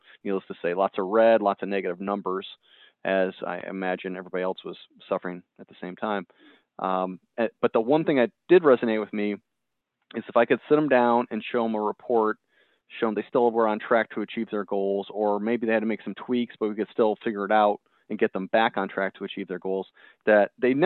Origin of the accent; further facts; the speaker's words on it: Detroit, Michigan, United States; So born and raised in Metro Detroit, and went to University of Michigan, go blue.